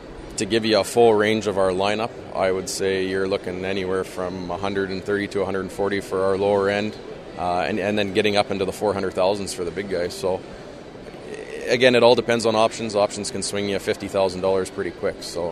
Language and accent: English; Western Canada, Canada; I'm from Western Canada, and we do a lot of wheat and canola and you know, shorter crops.